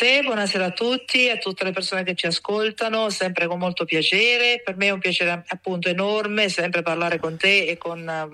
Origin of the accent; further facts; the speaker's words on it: Sora, Lazio, Italy; born there; now in Novara, Italy; sono nata a Sora, quindi sono originaria della Ciociaria e da un po' di anni mi trovo a Novara